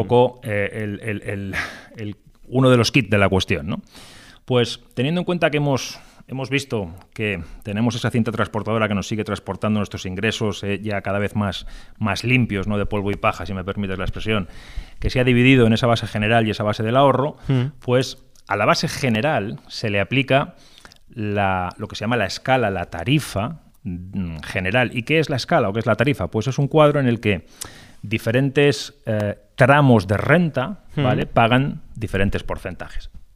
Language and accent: Spanish; Burgos, Castile and León, Spain; now in Barcelona, Spain; yo soy de Burgos